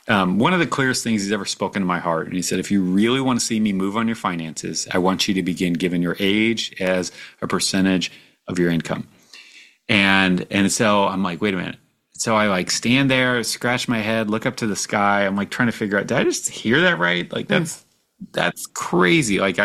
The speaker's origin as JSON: {"language": "English", "country": "United States", "said": "I was on mission and I'm an American and I want it faster, you know?"}